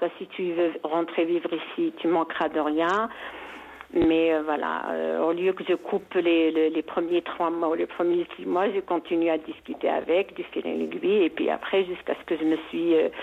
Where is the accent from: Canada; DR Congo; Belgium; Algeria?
Algeria; now in France; Moi, je viens des montagnes. Je suis algérienne d'origine, voilà.